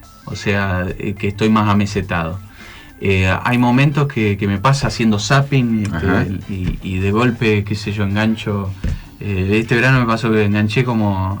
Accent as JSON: {"language": "Spanish", "town": "Pergamino", "region": "Buenos Aires Province", "country": "Argentina", "tie": "born there", "said": "yo nací en Pergamino"}